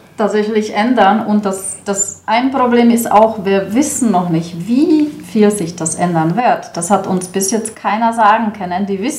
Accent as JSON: {"language": "German", "country": "Czechia", "second_language": "German", "moved": "as an adult", "lives_now": "Germany", "said": "Ja, also ich komme aus Tschechien. Dort habe ich an der Grafikschule studiert. Und bin seit 28 Jahren ungefähr in Deutschland."}